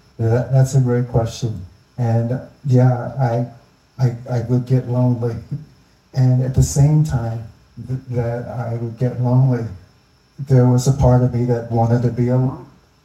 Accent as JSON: {"language": "English", "town": "Philadelphia", "region": "Pennsylvania", "country": "United States", "tie": "born or raised there", "also_born_or_lived": "Cape May, New Jersey", "said": "I was born in Philadelphia. And as a young child, I went to school in Philadelphia, but I spent my summers in Cape May, New Jersey, and that's in our family home there."}